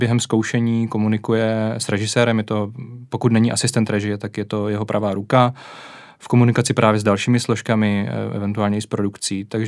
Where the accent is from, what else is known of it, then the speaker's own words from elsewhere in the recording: Brno, South Moravian Region, Czechia; mám řecké předky, takže takhle jednoduše. Narodil jsem se v Brně, takže to není tak, že bych se teďka během pár měsíců naučil brilantně česky, ale prostě tady žiju od malička.